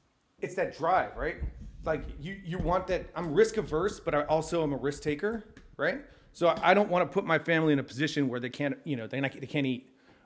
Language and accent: English; San Diego, California, United States; We grew up in San Diego when I was fucking little cholo wannabe shit.